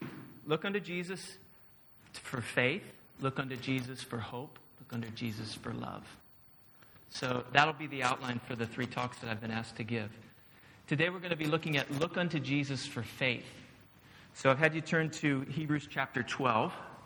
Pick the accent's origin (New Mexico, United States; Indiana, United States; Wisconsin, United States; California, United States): New Mexico, United States; Albuquerque; moved away as an adult; now in Hastings, United Kingdom; I'm an American living in the UK. We planted a church in Hastings on the south coast about 7 years ago. We've been in the UK for 13 years. And we're originally from New Mexico, Albuquerque